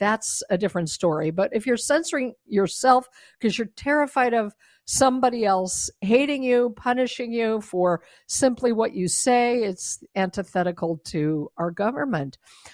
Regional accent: Denver, Colorado, United States; I'm a native Coloradan. I was born and raised in Denver and then lived all over the country in various places, and Denver will always be my hometown.

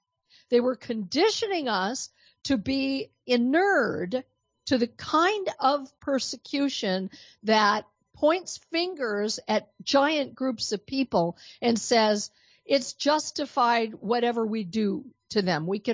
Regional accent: Denver, Colorado, United States; from my hometown of Denver, Colorado

